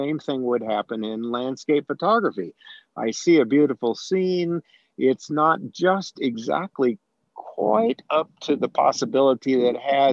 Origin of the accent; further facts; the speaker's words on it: Midwest, United States; also born or lived in California; I grew up in the Midwest after being born in California.